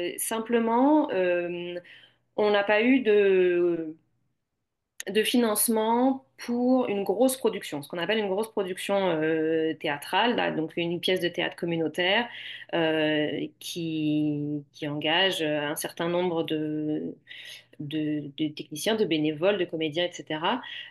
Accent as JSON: {"language": "French", "country": "France", "moved": "yes", "lives_now": "Canada", "said": "Je viens de France, là, donc on n'appelle pas ça des OBNL"}